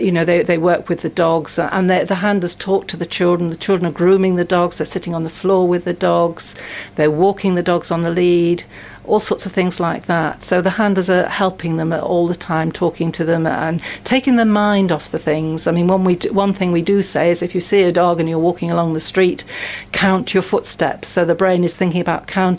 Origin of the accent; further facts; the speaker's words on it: Liverpool, North West England, United Kingdom; born there; Well, I was born in Liverpool.